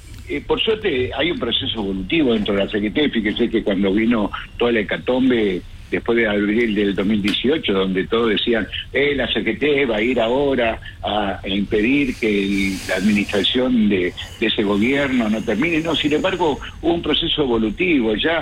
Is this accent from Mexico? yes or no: no; Argentina; Somos argentinos, tenemos que estar ayudándonos.